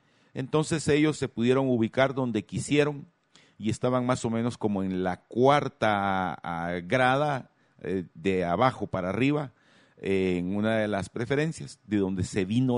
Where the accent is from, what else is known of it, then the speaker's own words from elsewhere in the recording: Guatemala; Y así somos los chapines.